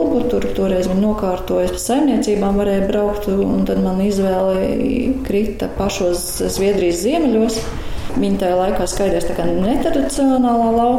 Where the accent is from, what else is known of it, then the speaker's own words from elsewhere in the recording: Saldus, Saldus Municipality, Latvia; Esmu dzīvusi un augusi Saldu. Pilsētā augām un dzīvokļos dzīvoja, mainījām tur vienu uz otru, bet brīvais laiks un viss vasars man tika pavadīts laukos.